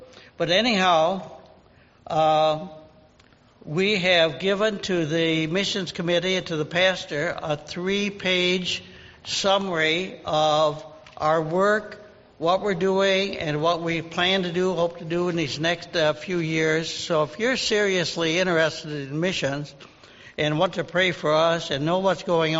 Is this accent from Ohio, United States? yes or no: yes; Ohio, United States; also born or lived in Indonesia; We've moved back onto the farm where I grew up in Northwest Ohio